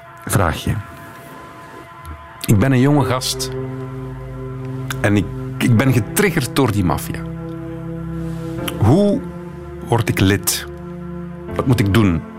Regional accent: Belgium; Dus ik zou niet als Belg naar daar kunnen verhuizen

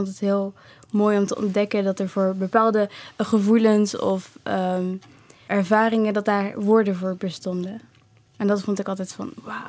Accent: Rwanda; now in Netherlands; Ik zeg dat ik oorspronkelijk uit Rwanda kom

